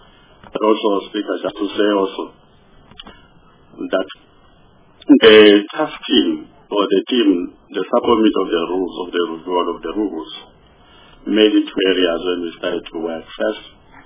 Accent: South Africa; because we are South African, generally we are known now all over the world as people who have mastered the art of negotiation

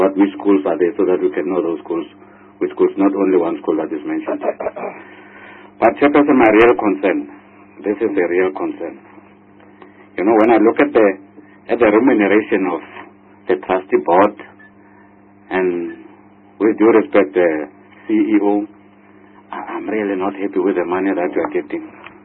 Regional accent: Mpumalanga, South Africa; that you mentioned Mpumalanga actually, which I still want to talk about because I'm from Mpumalanga.

